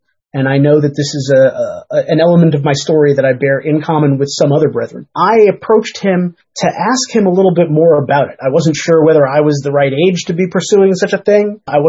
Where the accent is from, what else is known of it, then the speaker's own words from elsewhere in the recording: New York City, New York, United States; I grew up in New York City